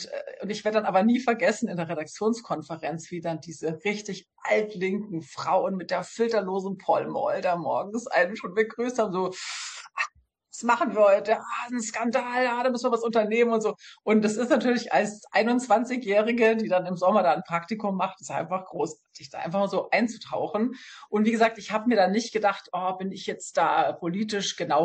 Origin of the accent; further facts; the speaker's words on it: Munich, Bavaria, Germany; weil ich natürlich München als meine Heimat schon immer geliebt habe, bin ich wieder zurück nach München